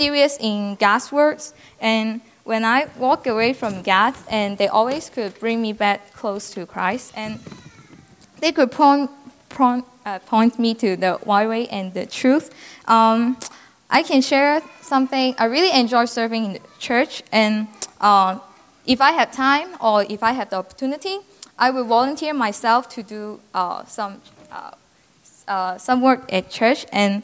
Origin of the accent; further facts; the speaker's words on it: Hong Kong; English is a second language; now in United States; I'm from Hong Kong. I'm a senior student in agriculture study major in Iowa State University.